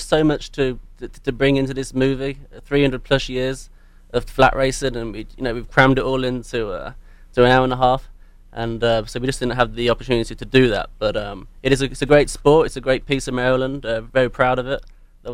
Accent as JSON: {"language": "English", "region": "England", "country": "United Kingdom", "moved": "as an adult", "lives_now": "United States", "said": "Originally from England."}